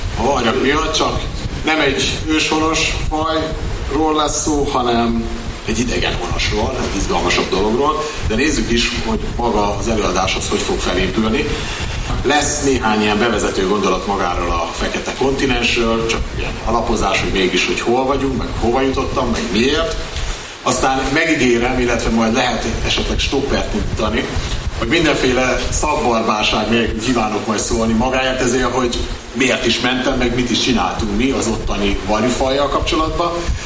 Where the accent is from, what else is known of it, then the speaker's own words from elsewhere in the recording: Debrecen, Hajdú-Bihar, Hungary; Debreceni vagyok